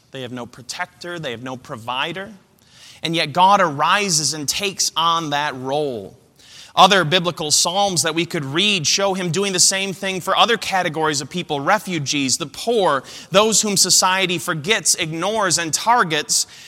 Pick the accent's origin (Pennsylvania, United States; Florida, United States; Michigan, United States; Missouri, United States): Michigan, United States; I grew up in Western Michigan. My mom always listened to one Christian radio station whenever she was in the car.